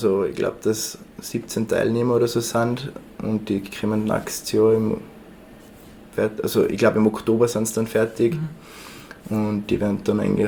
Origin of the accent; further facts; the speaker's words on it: Tyrol, Austria; Also ich wollte dann was typisches Tirolerisches bringen natürlich, weil das auch meine Heimat ist und jeder Tiroler ist wahrscheinlich ein bisschen heimatverbunden.